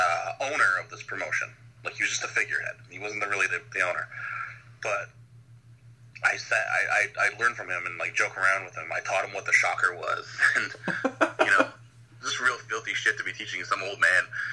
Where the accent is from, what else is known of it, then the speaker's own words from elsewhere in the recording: Ottawa, Ontario, Canada; my hometown of Ottawa, Ontario, Canada.